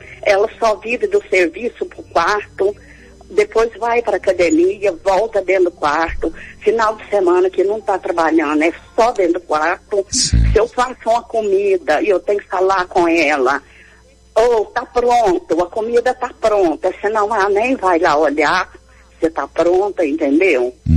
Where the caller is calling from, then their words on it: Igarapé, Minas Gerais, Brazil; Igarapé, Minas Gerais.